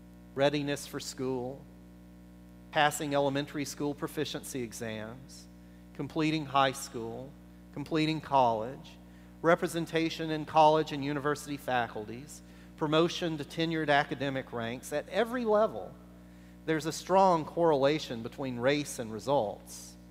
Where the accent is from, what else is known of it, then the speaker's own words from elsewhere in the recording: the South, United States; And as a Southerner, I have to say, Lancaster County is one of the most segregated places I've ever lived.